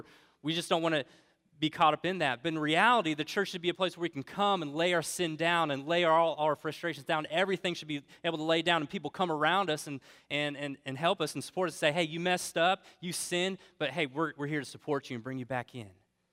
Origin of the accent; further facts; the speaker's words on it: Omaha, Nebraska, United States; I grew up in Omaha, Nebraska, and a lot of times me and my buddies, we like to just play home run derby out in the neighborhood.